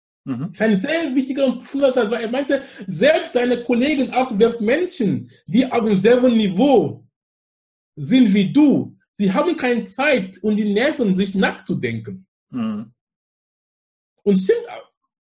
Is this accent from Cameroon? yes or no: yes; Anglophone Cameroon, Cameroon; German is a second language; Und wo ich komme aus dem Besatzungsgebiet, wo die Engländer waren. Das heißt, ich bin mit Englisch aufgewachsen und alles in die Schule.